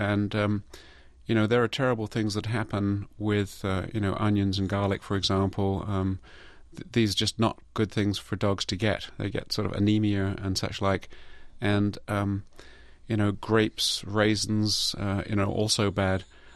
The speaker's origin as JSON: {"language": "English", "country": "United Kingdom", "said": "because I came across from Britain"}